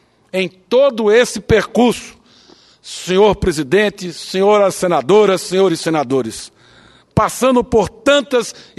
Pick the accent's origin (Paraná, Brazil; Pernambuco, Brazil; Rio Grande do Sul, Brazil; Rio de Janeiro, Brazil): Pernambuco, Brazil; Petrolina; Venho de Petrolina, do sertão do São Francisco, uma cidade que hoje está entre as mais prósperas do Brasil e lidera uma grande região produtora de frutas e vinhos.